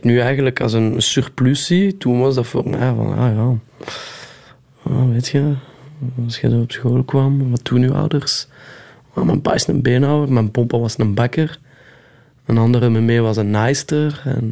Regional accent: Ganshoren, Brussels-Capital Region, Belgium; Dan ben ik direct terug downtown gegaan. Groot geworden in Gansoren, in de sociale blokken.

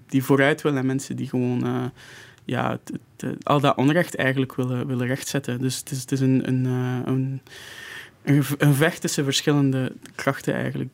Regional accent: Mauritius; mijn vaderland Mauritius

